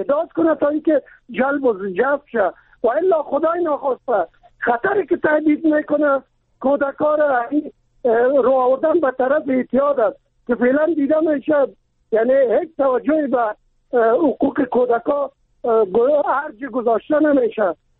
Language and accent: Persian; Kabul, Afghanistan; چون من خودم از کابل هستم